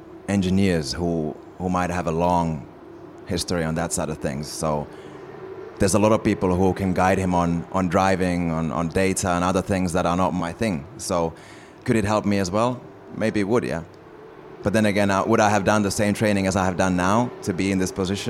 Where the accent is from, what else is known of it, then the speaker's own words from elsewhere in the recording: Finland; I come from Finland